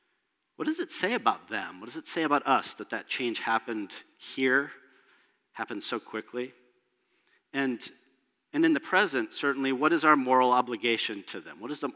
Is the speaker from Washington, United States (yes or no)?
yes; Washington, United States; now in Canada; my home state of Washington, my adopted state of, or my adopted province of BC